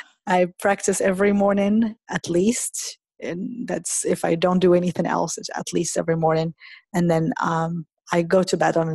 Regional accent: Morocco; moved away; I was born and raised in Morocco. I was brought up as a Muslim.

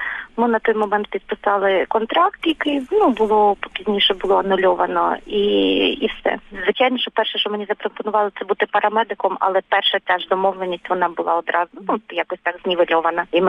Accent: Kyiv, Ukraine; Я сама киянка, я живу на Оболоні, у мене з вікна видно Вишгород, і ми на північному краю столиці, скажімо так.

